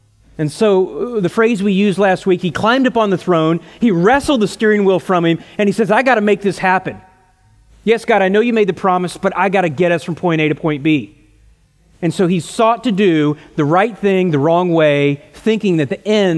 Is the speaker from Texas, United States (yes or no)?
yes; Texas, United States; Born and raised in Texas, we watch the Dallas Cowboys, we're Christians.